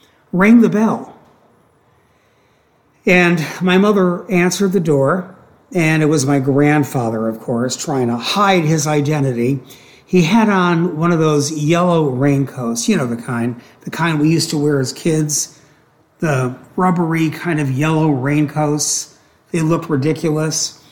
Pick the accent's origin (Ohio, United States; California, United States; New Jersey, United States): Ohio, United States; Cleveland; I was living in, I'm from Cleveland, Ohio, and I couldn't go trick-or-treating